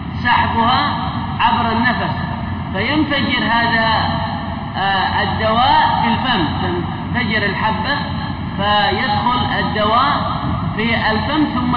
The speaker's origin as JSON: {"language": "Arabic", "country": "Yemen", "said": "مثل ما ينظر أصلحنا لمن يخزن هنا عندنا في اليمن."}